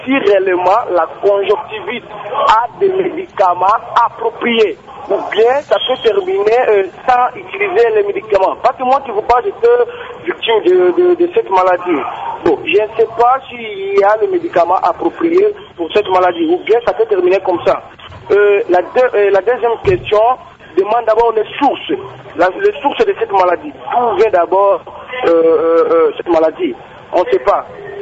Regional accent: Kindu, Maniema, DR Congo; même ici chez nous, à Kindou, ça se trouve, il y a la présence de cette maladie.

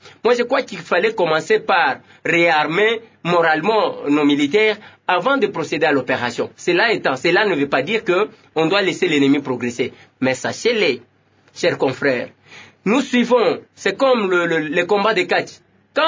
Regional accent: DR Congo; C'est notre victoire, nous, en tant que Congolais.

